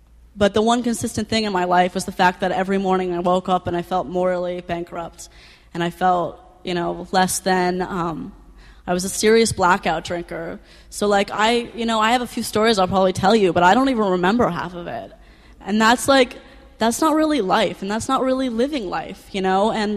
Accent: New York City, New York, United States; I grew up in New York City. I come from a wonderful family.

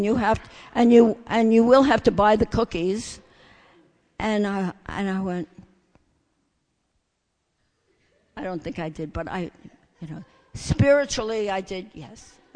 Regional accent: Brooklyn Heights, New York, United States; I grew up in Brooklyn Heights. My Brooklyn guys here, girls, yay, Brooklyn.

